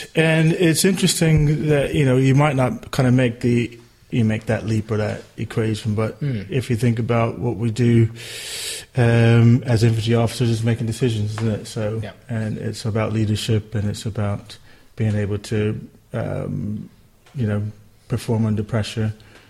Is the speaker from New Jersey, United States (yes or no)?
yes; New Jersey, United States; now in United Kingdom; I'm not from around these parts. I'm originally from the States. New Jersey is my home, but I've been living here in England now 16 years.